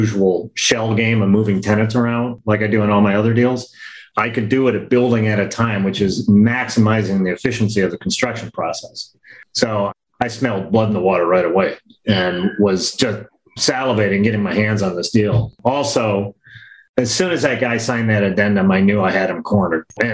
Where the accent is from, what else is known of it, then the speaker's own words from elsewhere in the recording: Detroit, Michigan, United States; But you know, look, I'm from Detroit.